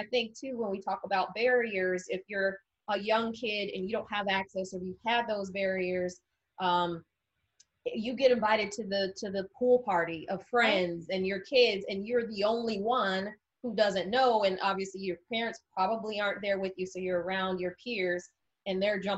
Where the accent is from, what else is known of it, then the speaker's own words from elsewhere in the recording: California, United States; and I grew up in California, so I grew up in around a lot of water.